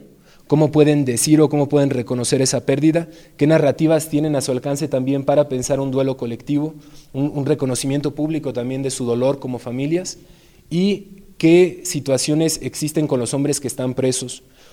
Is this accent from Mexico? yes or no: yes; Mexico; a nosotros como mexicanos nos hace mucho ruido